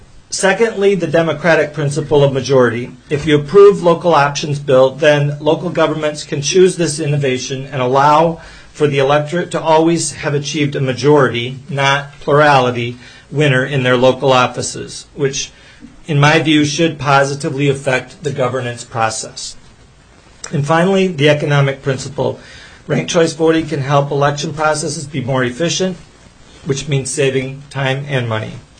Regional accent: Wadena County, Minnesota, United States; when I was growing up in Wadena County, we could expect our farm to produce about 75 bushels of corn per acre.

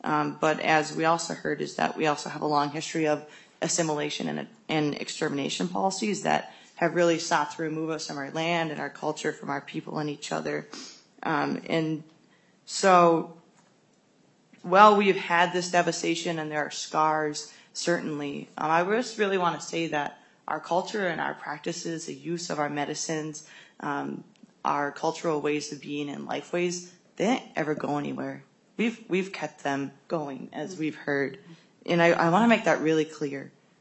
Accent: Grand Portage, Minnesota, United States; now in Duluth, United States; I am Eagle Clan. I'm from the Grand Portage and Fond du Lac reservations, but I live in Duluth.

